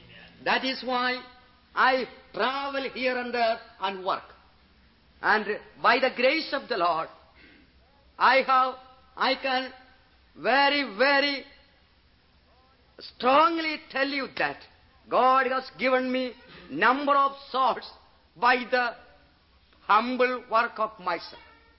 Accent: India; I am coming from India.

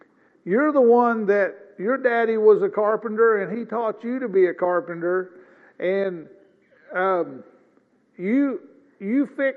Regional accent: Missouri, United States; moved away as an adult; also born or lived in Oklahoma; I grew up in the Boot Hill of Missouri. I left there when I was 19 years old, moved to Oklahoma.

